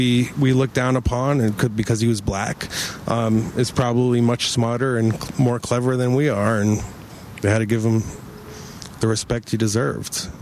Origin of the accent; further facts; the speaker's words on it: Providence, Rhode Island, United States; I'm from Providence